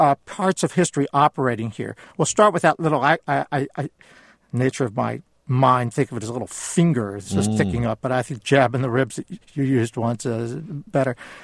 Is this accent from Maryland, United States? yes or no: yes; Maryland, United States; I grew up in Maryland, and every day in school, there I remember a big map of the United States and a big map of Maryland.